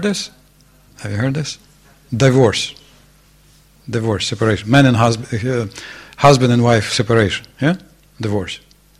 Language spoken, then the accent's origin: English; Ukraine; Yes, like I'm from Ukraine personally. So in Ukraine, this is a national sport.